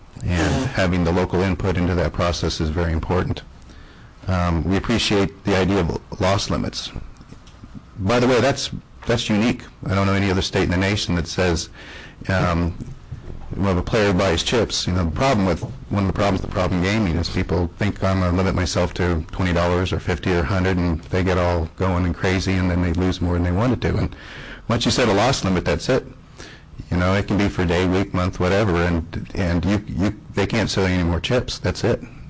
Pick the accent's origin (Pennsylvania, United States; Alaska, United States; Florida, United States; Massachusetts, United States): Alaska, United States; Houston; I'm from Houston, Alaska